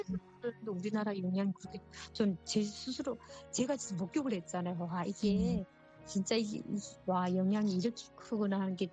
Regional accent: North Korea; accent: North Korean; now in South Korea; 제가 북한 사투리가 나왔나 봐요.

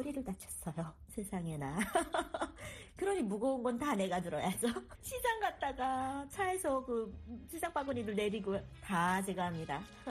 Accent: North Korea; now in United States; 제가 어렸을 때 그 북한에서 본 영화들에 보면

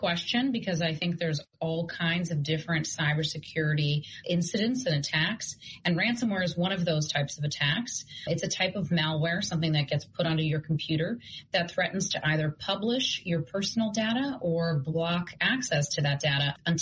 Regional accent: Yaroslavl, Yaroslavl Oblast, Russia; English is a second language; I am originally from Russia, from Yaroslavl.

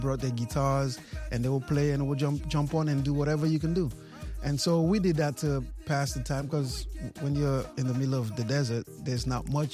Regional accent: Sierra Leone; Basically, we're both from Sierra Leone and we're musicians.

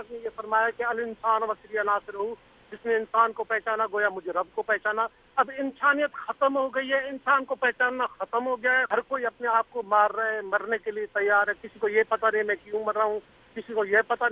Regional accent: Sindh, Pakistan; میں نواب شاہ سندھ میں رہتا ہوں. میرا گوٹھ جو ہے ولیج فیض محمد بنگوار میں ہے.

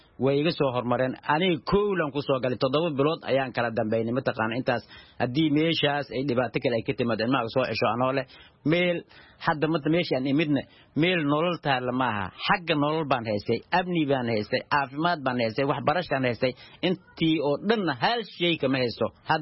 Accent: Dadaab, Garissa County, Kenya; now in Mogadishu, Somalia; Waxaan ka imid harooyinka dhadhaab ee Kenya, gaar ahaan marna Xagardheer ayaa mataqaan ahaan ka imid.

